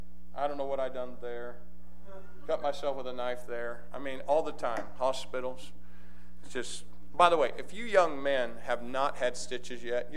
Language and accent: English; Jasonville, Indiana, United States; Town of 1,500 people, walk in an auditorium that has about five times the population of my hometown in it. Go to a college, a couple thousand students. … Jasonville, Indiana.